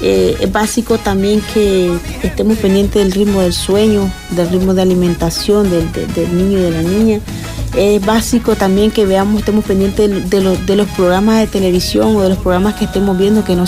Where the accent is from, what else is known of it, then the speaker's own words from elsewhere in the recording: Nicaragua; la crisis que estamos viviendo como nicaragüenses